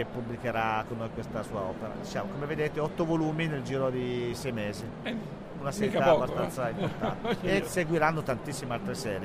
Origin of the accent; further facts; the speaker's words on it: Naples, Campania, Italy; Ma io vengo da Napoli